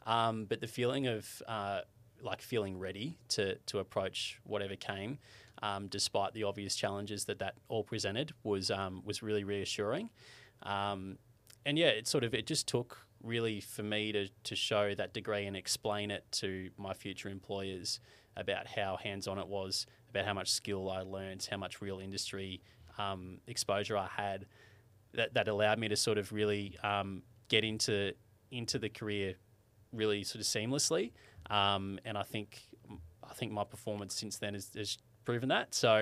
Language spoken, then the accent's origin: English; Colac, Victoria, Australia; So my first job being in my hometown of Colac, which I guess is a little bit of an advantage for me, having connections back in a small community